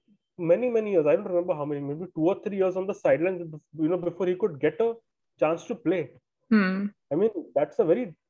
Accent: Mumbai, Maharashtra, India; some people may say that, you know, I'm from Mumbai

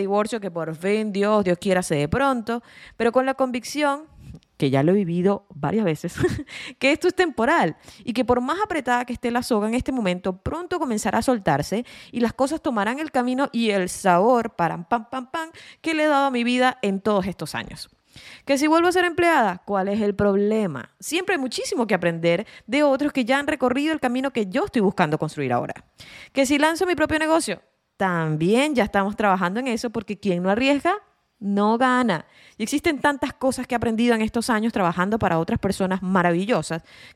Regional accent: Venezuela; moved away as an adult; he comenzado desde cero 4 veces en 3 países distintos. Por motivos personales y familiares, salí de Venezuela hace más de 12 años.

